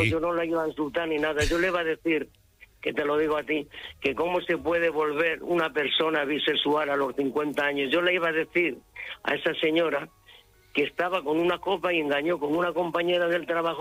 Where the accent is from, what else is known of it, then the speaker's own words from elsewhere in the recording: Mondéjar, Castilla-La Mancha, Spain; now in Málaga, Spain; Yo soy de Mondéjar, provincia de Guadalajara, pero llevo en Málaga 50 años.